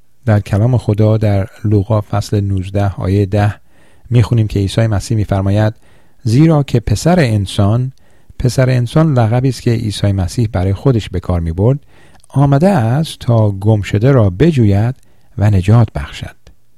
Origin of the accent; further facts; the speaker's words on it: Iran; تقریبا همه ما با این جمله در ایران بزرگ شدیم